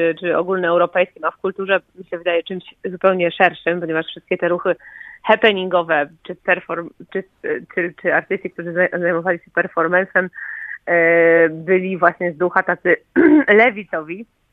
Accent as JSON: {"language": "Polish", "town": "Zgorzelec", "region": "Lower Silesian Voivodeship", "country": "Poland", "tie": "born or raised there", "also_born_or_lived": "Wrocław", "said": "No a Wrocław to też i Dolny Śląsk, bo ja wychowałam się w Zgorzelcu, a później mieszkałam we Wrocławiu"}